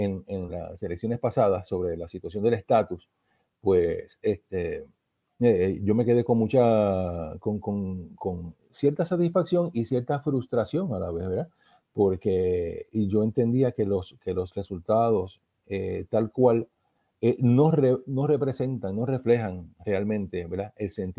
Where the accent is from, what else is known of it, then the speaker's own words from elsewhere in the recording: Puerto Rico; Nosotros como puertorriqueños y puertorriqueñas, ¿verdad?